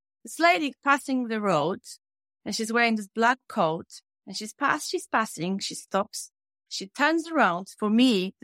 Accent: Poland; And I grew up in Poland and I could always feel some sort of presence in a way.

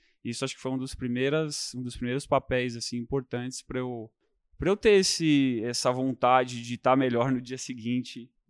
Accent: São Caetano do Sul, São Paulo, Brazil; Eu nasci em São Caetano do Sul. Cresci lá até meus 11 anos de idade.

